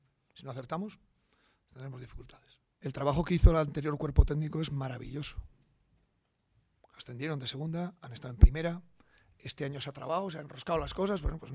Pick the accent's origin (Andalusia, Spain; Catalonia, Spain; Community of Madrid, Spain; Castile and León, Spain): Castile and León, Spain; Salas; Y luego, que soy de aquí, ¿eh? Que soy de aquí al lado, ¿eh? Que soy de Salas.